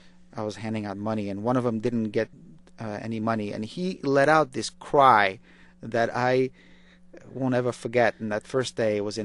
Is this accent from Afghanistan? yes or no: yes; Kabul, Afghanistan; But I also remember growing up in Kabul that I was very acutely aware of who I was and where I fit in that society.